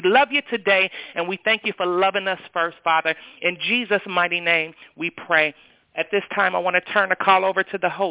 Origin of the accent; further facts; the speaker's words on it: Cincinnati, Ohio, United States; I'm from Cincinnati, Ohio